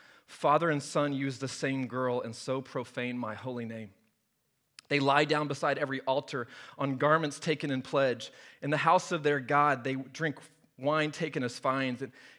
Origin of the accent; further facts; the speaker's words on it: Norman, Oklahoma, United States; I'm from Norman, Oklahoma, right? Like deep down inside of me, I'm from Norman.